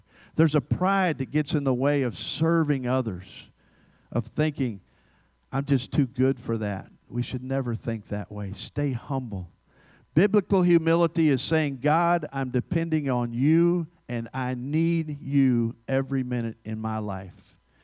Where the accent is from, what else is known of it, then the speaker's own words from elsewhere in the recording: the North, United States; I'm from the North, by the way. I don't sound like it.